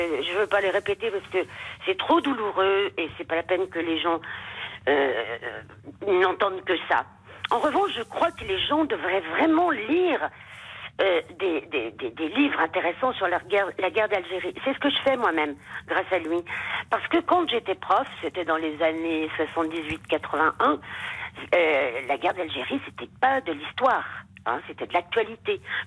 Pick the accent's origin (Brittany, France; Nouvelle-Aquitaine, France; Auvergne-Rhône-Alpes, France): Auvergne-Rhône-Alpes, France; Lyon; born there; moi, je suis papier noir. Je suis née en 1952 à Lyon